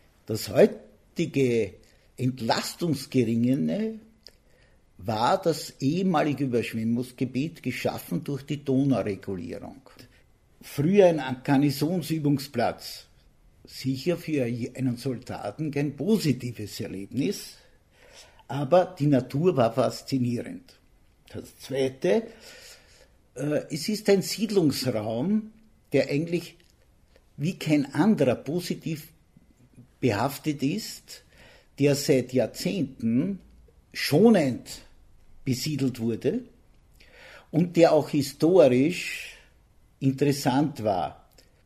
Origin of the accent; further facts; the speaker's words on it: Vienna, Austria; Ich bin ein Kind der Stadt, des Kerns der Stadt. Und trotzdem habe ich mich entschlossen, in den 22. Bezirk in die Natur zu siedeln.